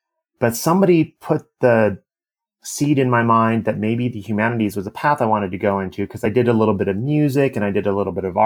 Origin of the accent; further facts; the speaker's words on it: Modesto, California, United States; I grew up in Modesto, California.